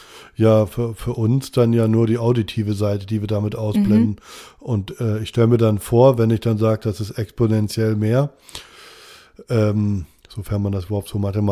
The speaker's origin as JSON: {"language": "German", "region": "East Germany", "country": "Germany", "said": "ich komme aus dem Osten, deswegen heißt es bei mir Kaufhalle."}